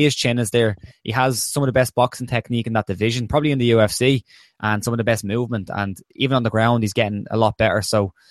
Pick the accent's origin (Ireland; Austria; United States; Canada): Ireland; as an Irishman, I wanted Conor to get in there and do it, to get that title